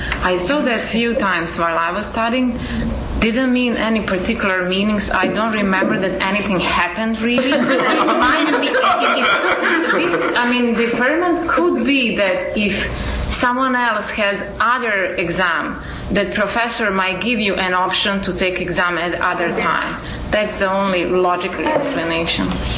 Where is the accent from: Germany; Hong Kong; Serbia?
Serbia; Originally, I'm from Serbia